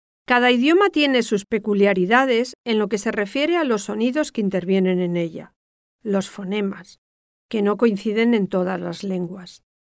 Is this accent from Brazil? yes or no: no; Spain; Yo, muy orgullosa, le dije que no, que era española